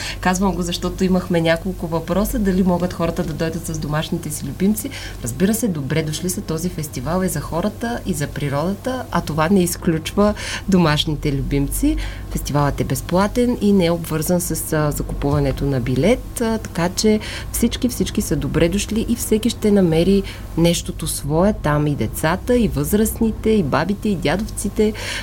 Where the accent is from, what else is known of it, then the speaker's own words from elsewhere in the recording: Gabrovo, Gabrovo Province, Bulgaria; пък сме и от Габрово